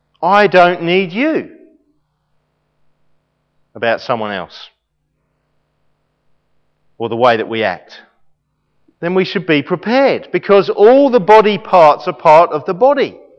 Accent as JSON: {"language": "English", "region": "England", "country": "United Kingdom", "said": "Okay. I'm English. You know, whatever background."}